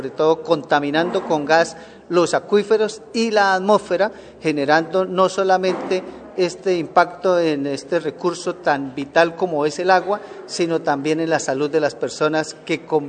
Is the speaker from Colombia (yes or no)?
yes; Colombia; como colombiano siento por encima de mi diploma como ingeniero de petróleos mi cédula de ciudadanía.